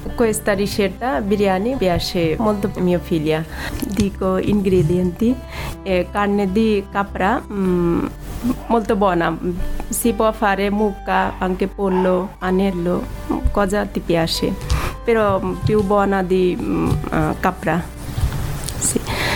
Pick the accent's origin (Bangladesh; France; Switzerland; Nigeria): Bangladesh; Italian is a second language; now in Italy; ho 30 anni, vengo dal Bangladesh.